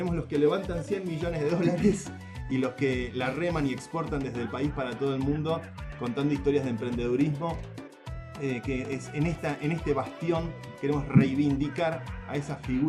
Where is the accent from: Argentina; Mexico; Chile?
Argentina; trajo muchos recuerdos de las épocas del corralito para los que somos de Argentina